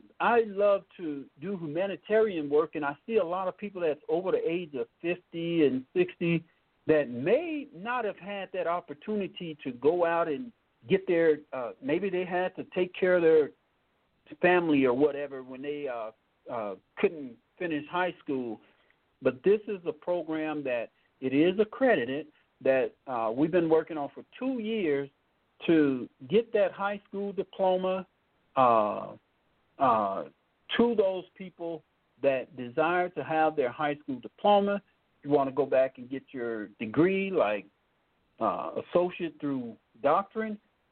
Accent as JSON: {"language": "English", "town": "Blytheville", "region": "Arkansas", "country": "United States", "tie": "born or raised there", "lives_now": "Colorado, United States", "said": "they're going to actually give me a key to the city in my hometown of Blytheville, Arkansas, and I am excited about that, as well as they are working on giving me a key to the city here in Colorado"}